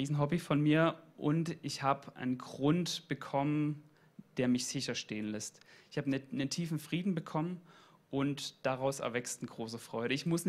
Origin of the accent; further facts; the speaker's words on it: Dresden, Saxony, Germany; Vielleicht vorab, ich komme aus Dresden. Man hört es vielleicht am Dialekt ein bisschen. Und ich bin nicht immer gläubig gewesen. Ich bin in einem nichtchristlichen Elternhaus groß geworden.